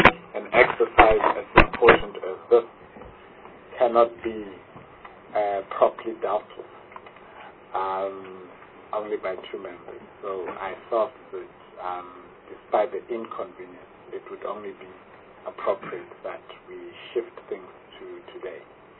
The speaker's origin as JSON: {"language": "English", "region": "Limpopo", "country": "South Africa", "tie": "born there", "said": "I was born in Limpopo. So I'm not a Cape Tonian by origin."}